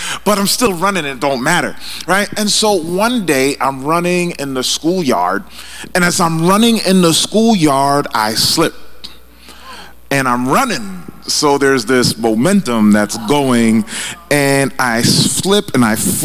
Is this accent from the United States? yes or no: yes; Boston, Massachusetts, United States; As a little kid, I grew up in Boston. I went to this school in Jamaica Plains called Blessed Sacrament School.